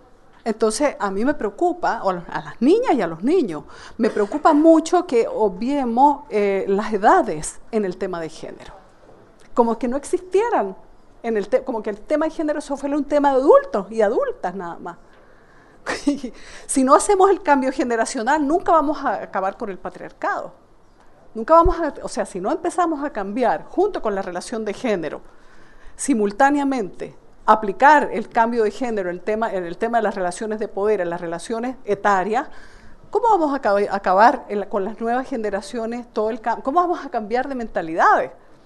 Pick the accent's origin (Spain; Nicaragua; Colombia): Nicaragua; Yo vengo de Nicaragua